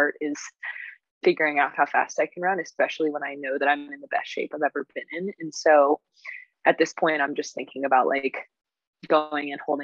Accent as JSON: {"language": "English", "country": "United States", "said": "And as an American, there's just so much competition."}